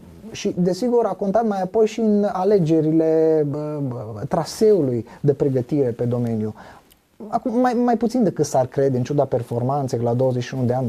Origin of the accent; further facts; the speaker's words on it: Beiuș, Bihor County, Romania; am crescut în, dacă vrei așa, în curtea justiției, în localitatea de unde sunt eu, de origine, din Beiuș. Casa noastră este și casa bătrânească este peste drum de judecătorie.